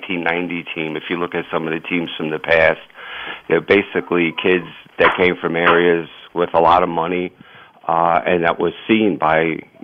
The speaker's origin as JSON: {"language": "English", "town": "Queens", "region": "New York", "country": "United States", "tie": "born or raised there", "said": "I mean, like I grew up in Queens."}